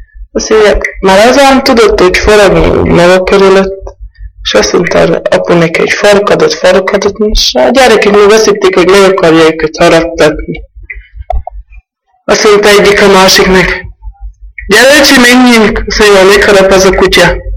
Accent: Veľký Lég, Trnava Region, Slovakia; 25 éves, régen születtem. Itt is jártam iskolába, kiálltam meg 9 évet, aztán mentem Szerdahelyre

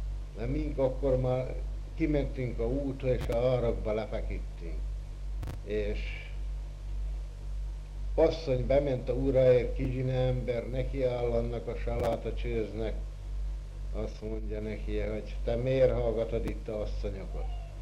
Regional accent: Taksony, Pest, Hungary; Születtem Taksonyon 1908-ban, és egész mostanáig is itt lakok.

